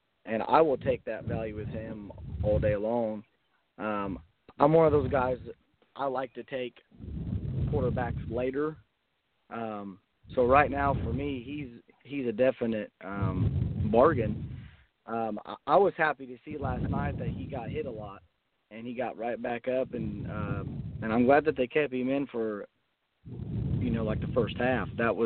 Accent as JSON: {"language": "English", "region": "Indiana", "country": "United States", "said": "I'm from Indiana, so it's just kind of one of those things. You know, it's a hometown team."}